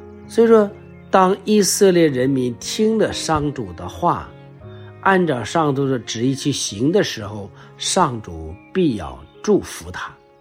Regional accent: China; 就是按我们中国人的习惯说啊

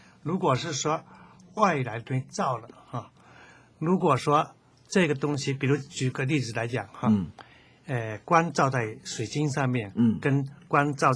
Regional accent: China; 所以我们中国人常讲了什么？

